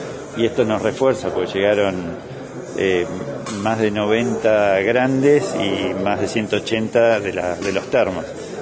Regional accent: Chubut, Argentina; yo soy chubutense y soy fanático de Chubut

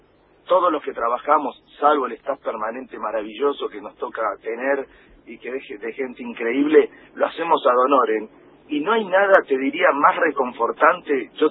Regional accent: La Plata, Buenos Aires Province, Argentina; yo que soy de La Plata originario

